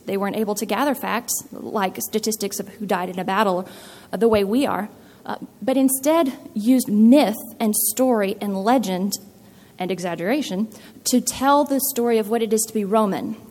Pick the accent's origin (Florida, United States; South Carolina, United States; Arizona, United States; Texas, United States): Texas, United States; I grew up in Texas. You can drive 12 hours and still be in Texas.